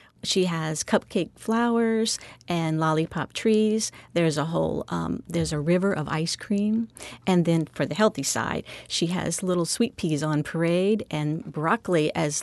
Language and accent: English; Louisiana, United States; We're Creole. I'm an Isleño from Louisiana, a Canary Islander